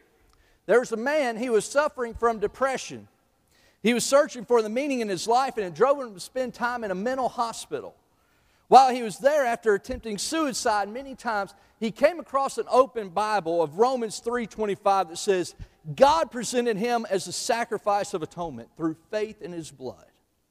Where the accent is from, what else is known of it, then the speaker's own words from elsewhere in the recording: Sharon, Tennessee, United States; Just to let you know a little bit about myself, I grew up over in Sharon.